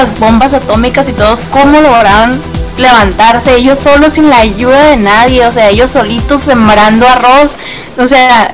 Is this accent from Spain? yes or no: no; United States; desde que crecí en Estados Unidos, así ha sido